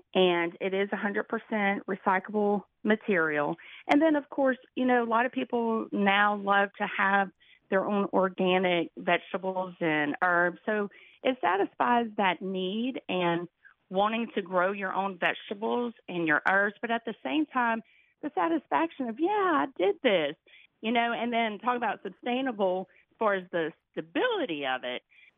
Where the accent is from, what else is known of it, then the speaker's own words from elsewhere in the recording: Louisiana, United States; we're from Louisiana, so I think our spring and summer go year-round pretty much